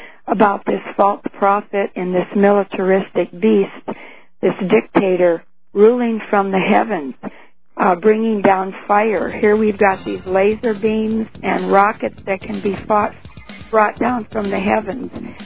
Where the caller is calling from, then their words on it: Wisconsin, United States; Hi, Alex. From Wisconsin.